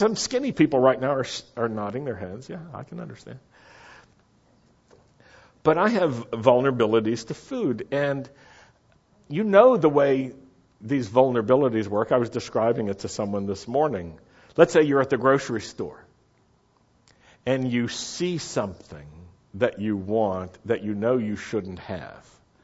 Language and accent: English; Roanoke, Virginia, United States; I grew up in Roanoke, Virginia. We had a sign downtown, a big illuminated Dr. Pepper bottle cap.